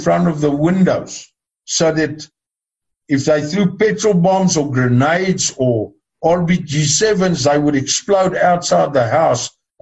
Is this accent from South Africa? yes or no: yes; KwaZulu-Natal, South Africa; As a youngster, I grew up on the Northern Natal border, that's bordering the Mozambique border, if as a crow flies, about 60, 70 kilometers.